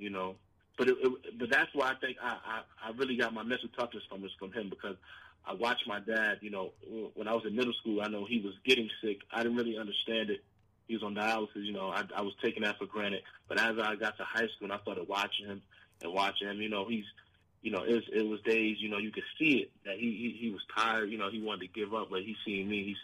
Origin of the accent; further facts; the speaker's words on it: Norfolk, Virginia, United States; born there; I was born in Norfolk, Virginia.